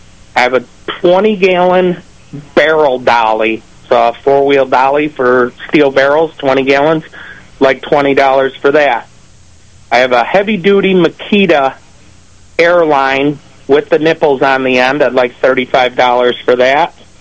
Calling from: Warsaw, New York, United States; Calling from Warsaw.

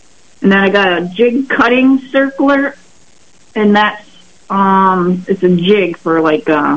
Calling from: Springwater, New York, United States; Springwater, New York.

